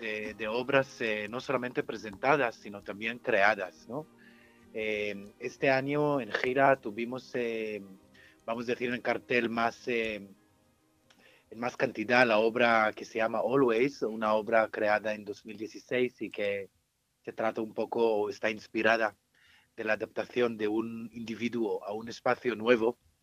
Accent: Israel; moved away; Creo que conlleva una pasión de construir un lenguaje que creo que es una cosa que venimos con ella desde Israel.

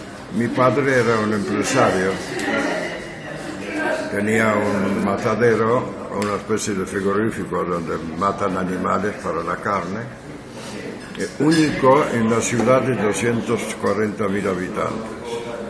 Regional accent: Poland; born there; Spanish is a second language; Sí, nací en Polonia.

